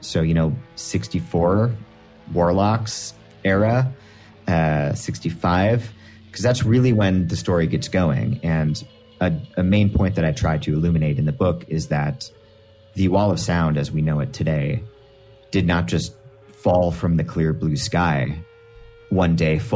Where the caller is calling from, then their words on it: Chicago, Illinois, United States; Chicago, Illinois, USA, planet Earth.